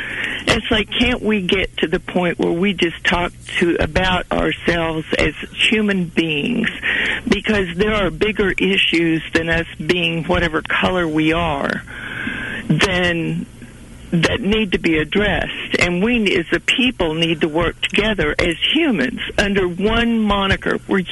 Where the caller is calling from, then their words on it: Independence, Missouri, United States; Kay, I'm from Independence.